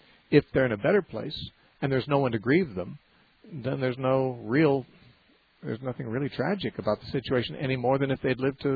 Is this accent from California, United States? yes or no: yes; Santa Cruz, California, United States; Sort of like I'm a Californian and an American.